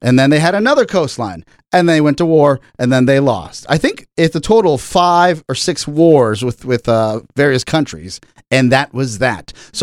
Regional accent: Bolivia; now in United States; And for new listeners, hello, I'm from Bolivia. This is why I'm slandering my mother country. I'm a citizen of this country.

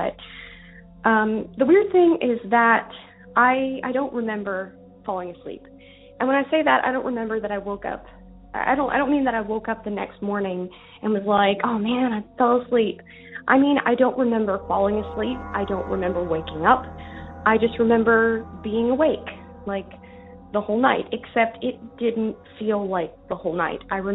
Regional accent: Tennessee, United States; I'm from Tennessee.

